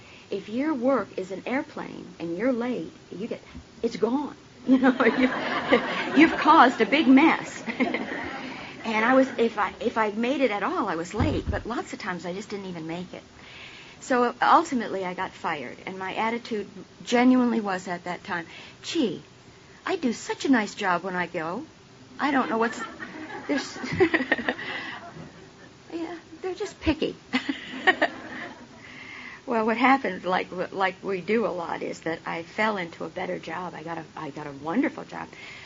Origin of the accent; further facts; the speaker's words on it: Rhode Island, United States; So I grew up in Rhode Island, and I don't remember having any real problem with alcohol until probably my junior year in college, and that was still in Rhode Island.